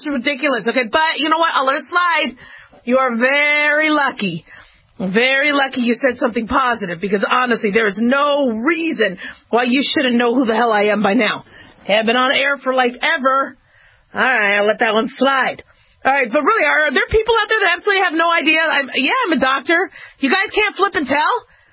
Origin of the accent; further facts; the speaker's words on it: Los Angeles, California, United States; born there; And then I was born in Los Angeles.